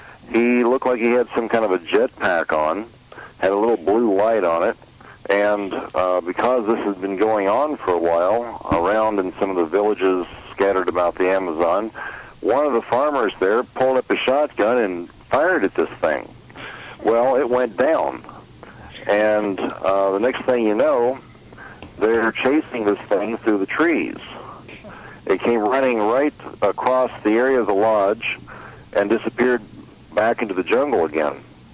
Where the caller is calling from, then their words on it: Phoenix, Arizona, United States; I'm calling from Phoenix.